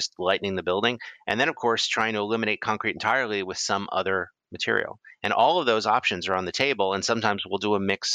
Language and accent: English; East Coast, United States; I grew up in the East Coast.